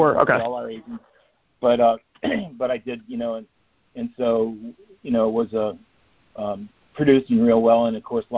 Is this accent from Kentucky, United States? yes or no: no; Potomac, Maryland, United States; now in Bradenton, United States; I live here in Bradenton, Florida, I'm not originally from Florida, but lived most of my life here, originally from the D.C. area of Potomac, Maryland.